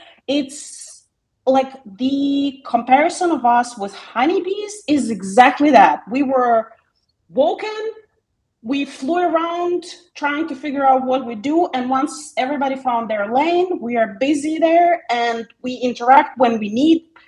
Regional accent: Lviv, Lviv Oblast, Ukraine; moved away as an adult; also born or lived in Kyiv; now in Spain; I am originally from Lviv, but I lived most of my adult life in Kyiv. And 8 years ago, I moved to Spain for a multitude of reasons, mostly for the sun and the sea.

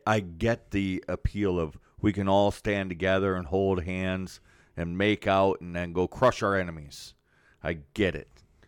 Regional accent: Michigan, United States; I'm from Michigan. He's from Michigan. She's from Michigan.

